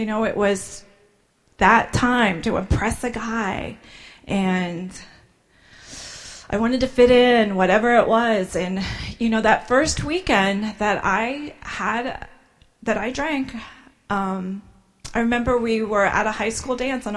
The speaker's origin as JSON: {"language": "English", "region": "Ohio", "country": "United States", "said": "I'm from Ohio."}